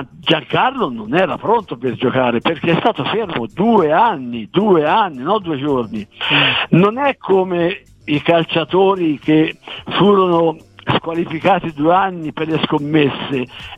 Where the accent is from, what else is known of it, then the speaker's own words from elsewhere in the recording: Tuscany, Italy; io sono toscano di scoglio